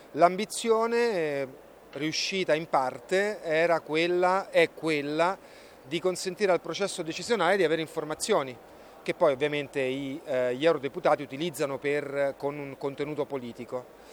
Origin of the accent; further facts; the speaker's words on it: Rome, Lazio, Italy; Io sono di Roma, la mia famiglia è a Roma